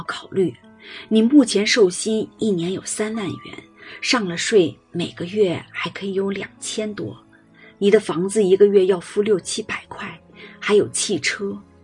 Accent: Longquan, Sichuan, China; 而我是中国人，四川人，龙泉百合乡的人

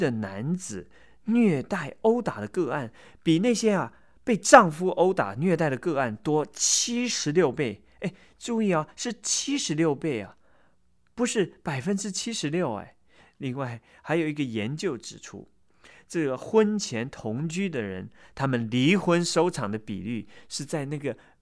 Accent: United States; 可以说我们美国人为性解放付上了惊人的代价

